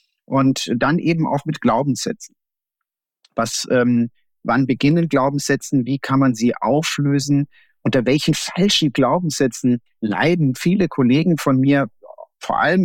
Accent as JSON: {"language": "German", "region": "Baden-Württemberg", "country": "Germany", "said": "Ich komme aus dem Badischen, Schwäbischen."}